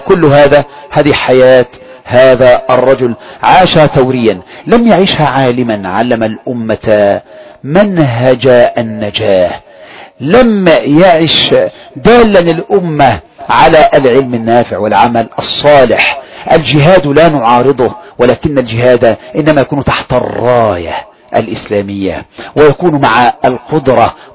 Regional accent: Egypt; وأدت إلى إثارة الثورات في بلدنا مصر.

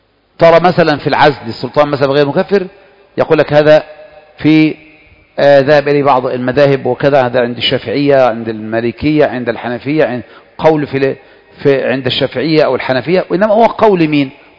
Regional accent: Egypt; ممكن احنا نقول كلمة عندنا في مصر عادي خالص

